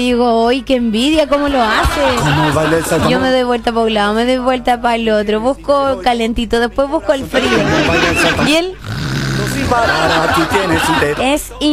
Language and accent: Spanish; Chile; Dios, somos chilenos.